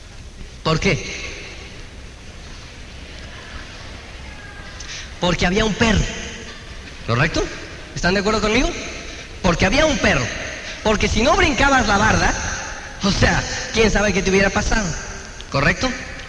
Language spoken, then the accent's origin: Spanish; Tenancingo, State of Mexico, Mexico; allá de donde yo soy, de Tenancingo